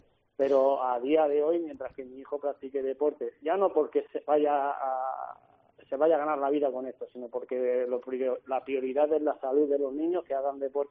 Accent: Mula, Region of Murcia, Spain; cuando estamos en Mula, en mi pueblo, me pide mucho la bicicleta

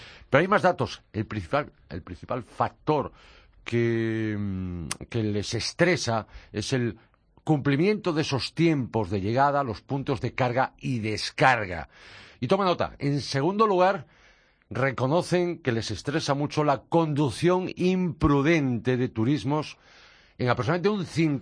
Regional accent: Galicia, Spain; Oye, ¿por qué pasa que nos gusta a todos comer ese marisco de mi tierra, de Galicia, y que llegue fresco?

